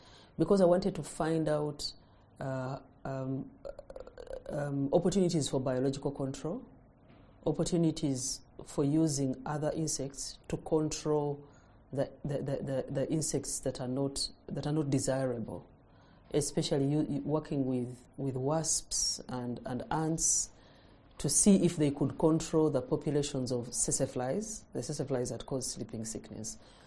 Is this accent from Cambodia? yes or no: no; Uganda; I am a conservation biologist, born and bred in Uganda, educated in Uganda.